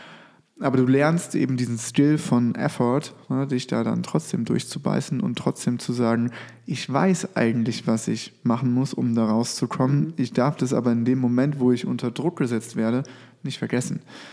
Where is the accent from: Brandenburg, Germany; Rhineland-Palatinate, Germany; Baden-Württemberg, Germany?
Rhineland-Palatinate, Germany; now in Koblenz, Germany; Also ich komme oben aus dem Westerwald. Da oben sind nicht so viele Menschen tätowiert. war trotzdem eine schöne Zeit. Aber ja, ich kam hier runter, ne, Koblenz. Wenn man aus dem Westerwald vom Bauernhof kommt, ist das hier das Manhattan in Rheinland-Pfalz.